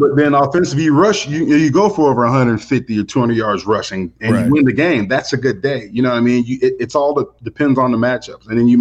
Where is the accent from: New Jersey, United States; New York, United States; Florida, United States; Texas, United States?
Florida, United States; I'm from Florida, so we both.